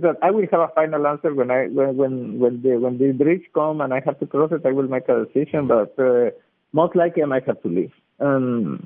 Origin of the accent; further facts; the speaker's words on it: Guatemala; now in Lansing, United States; So when I just got here, they would say, where are you from? And I would say, I'm from Guatemala. But after 24 years, when they say, where are you from? My feeling is, I'm from Lansing.